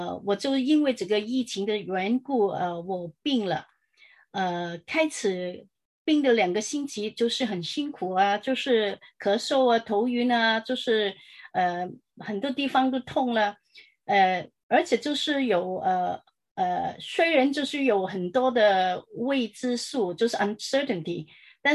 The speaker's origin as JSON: {"language": "Chinese", "country": "Hong Kong", "moved": "yes", "lives_now": "United States", "said": "我是从香港来的，来了美国超过one fourth of the century。我现在是在若歌教会的广东堂服事"}